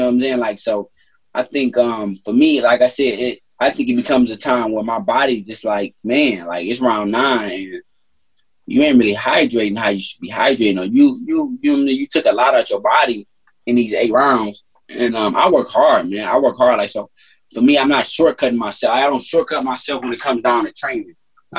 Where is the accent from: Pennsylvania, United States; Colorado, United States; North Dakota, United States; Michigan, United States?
Michigan, United States; Detroit; Like, I'm from Detroit. I'm a competitor, and that's what I love to compete, man.